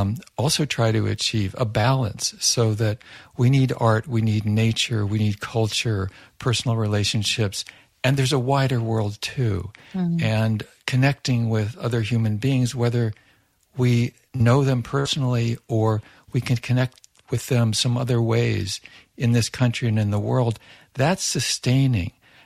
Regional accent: Washington, District of Columbia, United States; And then I grew up around Washington, D.C. during the escalation of the Vietnam War

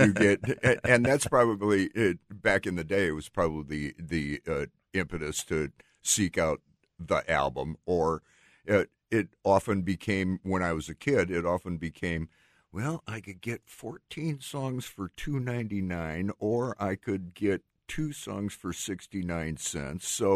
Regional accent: Chicago, Illinois, United States; I grew up in the Chicagoland area, and it actually rose to number one twice with over a year gap.

